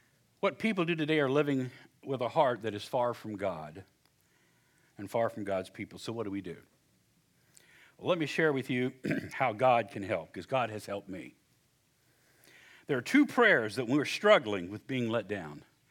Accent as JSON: {"language": "English", "region": "West Virginia", "country": "United States", "tie": "born or raised there", "said": "all my life growing up in West Virginia, people would kill me a hilljack, a hillbilly, stump jumper."}